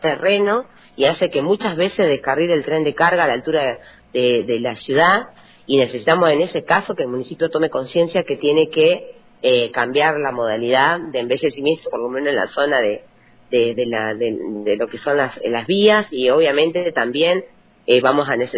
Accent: Allen, Río Negro, Argentina; Yo soy de Allen.

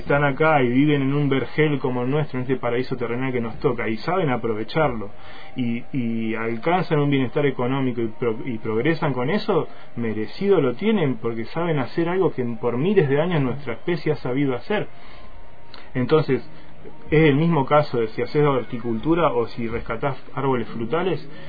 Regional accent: Argentina; un montón de cosas que tenemos como nosotros, además, adosadas como argentinos.

